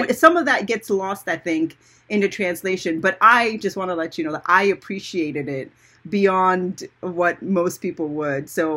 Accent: Iran; I actually grew up in Iran. I don't know if you know this, but I grew up in Iran

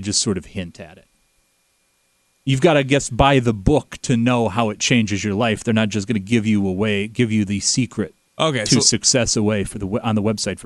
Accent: Quad Cities, United States; Today's Is This News is brought to you by a station that I grew up watching in the Quad Cities area, KWQC, TV6, the NBC affiliate in the Quad Cities.

